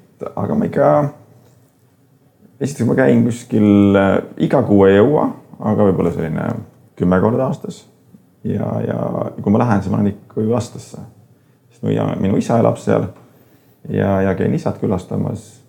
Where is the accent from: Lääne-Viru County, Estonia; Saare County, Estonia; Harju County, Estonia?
Saare County, Estonia; ma võib-olla olen ainuke saarlane, kes ei oska ujuda korralikult.